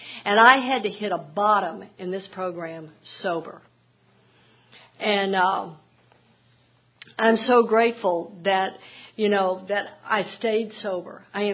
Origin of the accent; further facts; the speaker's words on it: Texas, United States; And I come from Texas, so we do the steps quickly.